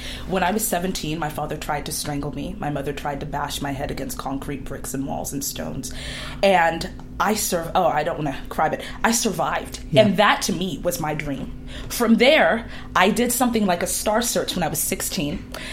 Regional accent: England, United Kingdom; now in United States; I was raised in England, and then I moved to America, and I saw that women here, oh my God, just the possibilities.

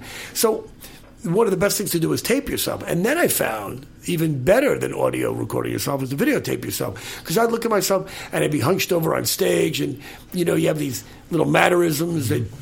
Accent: California, United States; a few people clap because I was from the Bay Area.

